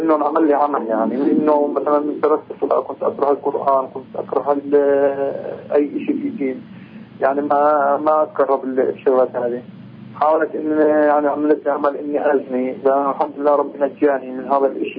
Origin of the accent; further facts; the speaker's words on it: Jerusalem, Palestine; من بيت المقدس.